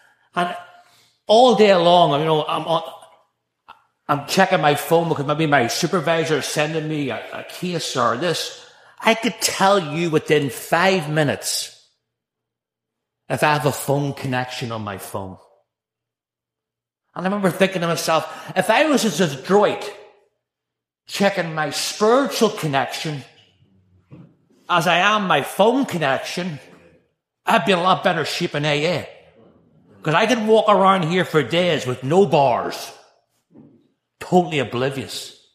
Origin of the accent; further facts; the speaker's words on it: Northern Ireland, United Kingdom; I grew up in Northern Ireland